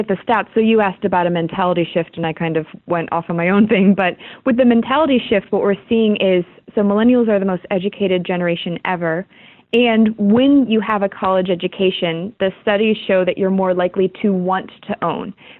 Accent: Cleveland, Ohio, United States; But, you know, you and I spoke about how I grew up in Cleveland.

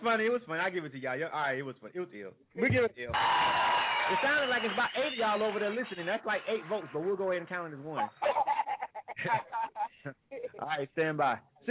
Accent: Florida, United States; it's just that's my home state, and I dealt with a lot of Florida women in my lifetime.

